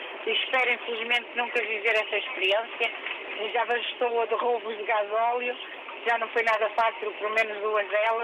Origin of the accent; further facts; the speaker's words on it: Portugal; Orgulho-me de ser portuguesa em toda a Europa.